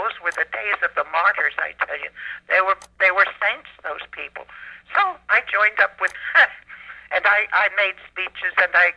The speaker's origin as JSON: {"language": "English", "country": "Canada", "lives_now": "Chicago, United States", "said": "I lived in Chicago. That's where I lived. I came from Canada, but I lived in Chicago."}